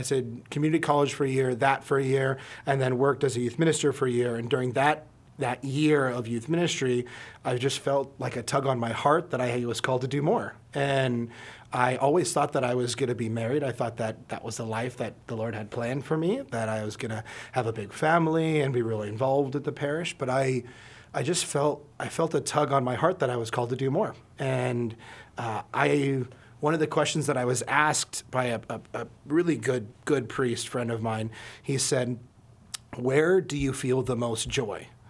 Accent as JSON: {"language": "English", "town": "Oceanside", "region": "California", "country": "United States", "tie": "born or raised there", "also_born_or_lived": "San Marcos", "said": "Yeah, so I grew up in Oceanside, but then right before high school, I moved to San Marcos. So I went to San Marcos High School."}